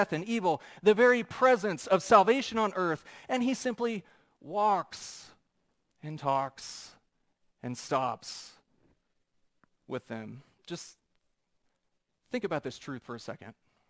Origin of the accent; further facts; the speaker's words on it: Wathena, Kansas, United States; If I were to say, I am from Wathena, Kansas, show of hands, would anybody have any idea what that is?